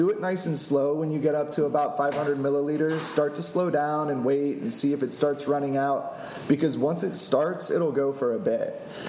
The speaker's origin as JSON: {"language": "English", "region": "Florida", "country": "United States", "said": "Yes, I'm from Florida, so."}